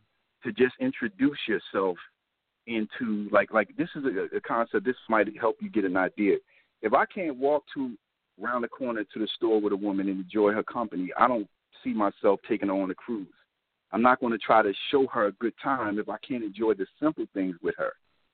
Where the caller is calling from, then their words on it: Wilkes-Barre, Pennsylvania, United States; I'm calling from Wilkes-Barre, Pennsylvania.